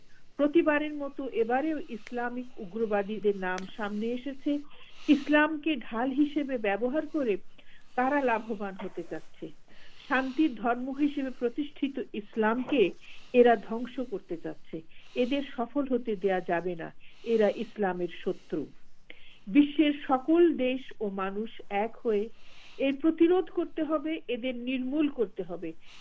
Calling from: Dhaka, Dhaka Division, Bangladesh; আমি ঢাকার

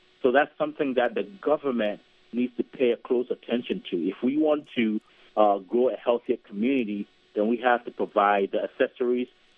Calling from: Ghana; I'm calling from Ghana.

